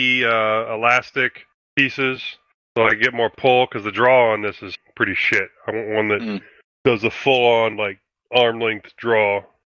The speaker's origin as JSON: {"language": "English", "region": "Iowa", "country": "United States", "tie": "born or raised there"}